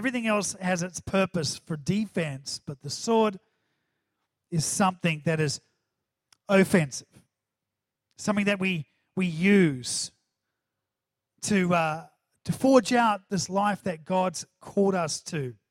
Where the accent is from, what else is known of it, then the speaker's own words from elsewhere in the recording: New Zealand; accent: New Zealand; did that sound New Zealand? Chance. My New Zealand accent, chance.